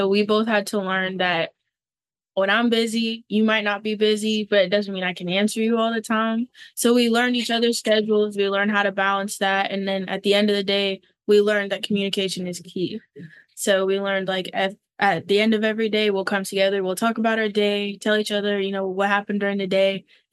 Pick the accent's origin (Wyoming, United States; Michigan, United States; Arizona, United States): Arizona, United States; I'm actually from Arizona, but I met Quay in Connecticut.